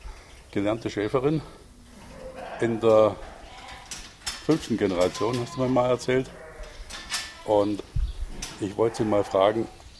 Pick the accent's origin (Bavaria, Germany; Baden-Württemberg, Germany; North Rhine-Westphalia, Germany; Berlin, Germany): Baden-Württemberg, Germany; Ich bin jetzt in meine alte Heimat gereist, auf die Ostalb